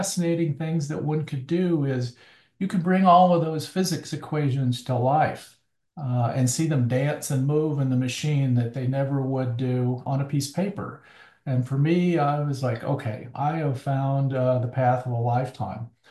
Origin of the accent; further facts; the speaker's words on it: Arkansas, United States; I grew up in the Arkansas Ozarks, and I spent part of the summer at the University of Arkansas in a physics program.